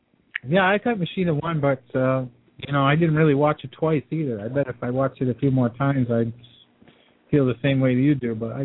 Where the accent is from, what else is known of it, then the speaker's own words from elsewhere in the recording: Boston, Massachusetts, United States; I like that a little bit flavor to it, and I'm from Boston.